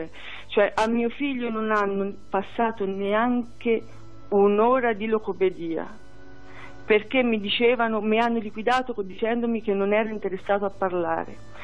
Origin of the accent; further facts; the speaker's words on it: Bastia Umbra, Umbria, Italy; Io sono di Bastia.